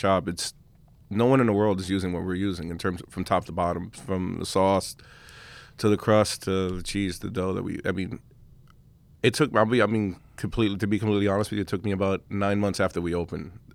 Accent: Long Island City, New York, United States; I grew up in Uptown, in Queens, Long Island City in Uptown.

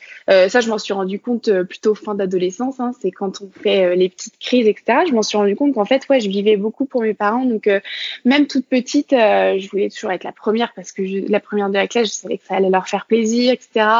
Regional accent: Brittany, France; moved away as an adult; Alors, je suis née dans les Côtes d'Armor et donc j'ai grandi en Bretagne jusqu'à mon bac où après, du coup, je suis partie pour mes études supérieures. Mais donc oui, j'ai grandi vraiment dans un petit village où il y a 3000 habitants. Donc c'est très rural

